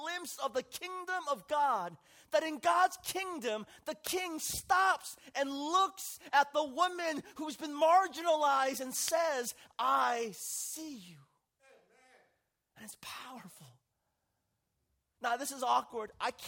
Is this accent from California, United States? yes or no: yes; San Francisco, California, United States; And so I went out to the streets of San Francisco, my hometown.